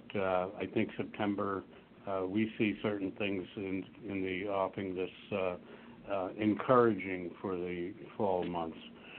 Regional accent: Silver Spring, Maryland, United States; My hometown in Maryland was Silver Spring.

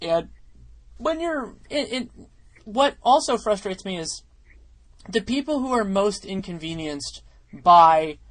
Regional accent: California, United States; And for me, as a Californian, it gets frustrating also because you hear all the talk about travel

